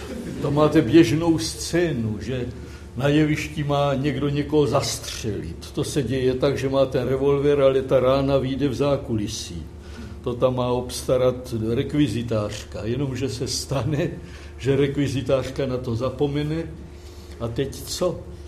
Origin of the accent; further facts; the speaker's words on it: Moravia, Czechia; Já pocházím ze severní Moravy, z Vysočiny